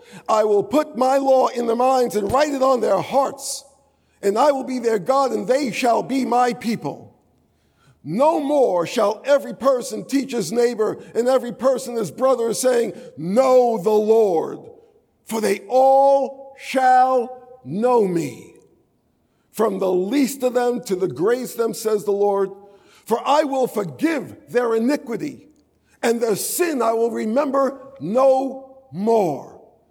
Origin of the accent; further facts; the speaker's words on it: New York, United States; now in Charlotte, United States; I come from up north in Charlotte. Okay. I was raised in New York, but I repented all the way down to Charlotte.